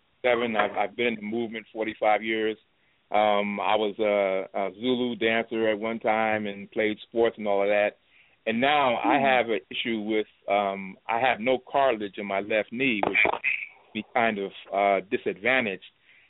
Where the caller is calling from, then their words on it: Los Angeles, California, United States; I'm calling from Los Angeles.